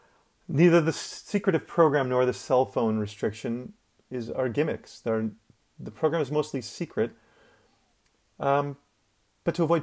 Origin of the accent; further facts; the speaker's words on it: Chicago, Illinois, United States; moved away as an adult; I grew up in Chicago, Illinois, in the US. As a kid, I wasn't especially fond of the area I grew up, and it was obviously quite cold